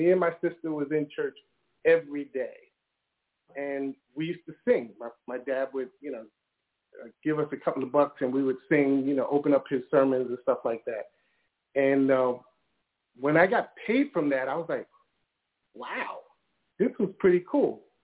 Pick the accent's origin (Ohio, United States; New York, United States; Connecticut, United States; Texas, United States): New York, United States; Brooklyn; I grew up in Brooklyn in the hood